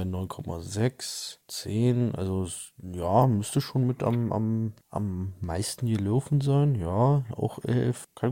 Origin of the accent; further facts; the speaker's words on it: Berlin, Germany; ich bin in Berlin-Schöneberg aufgewachsen.